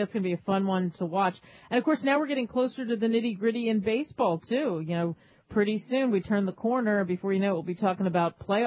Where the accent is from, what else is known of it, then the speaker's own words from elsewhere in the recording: Philadelphia, Pennsylvania, United States; You know, growing up in Philadelphia, if the Eagles are terrible, people still want to go to the game, and it's not easy to get season tickets.